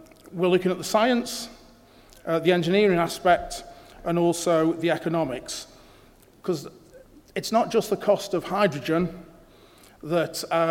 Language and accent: English; Stoke-on-Trent, West Midlands, United Kingdom; also born or lived in South West England; I was born and bred in Stoke-on-Trent, recognised as the potteries, although I've spent a fair bit of my time in the southwest, as I indicated earlier.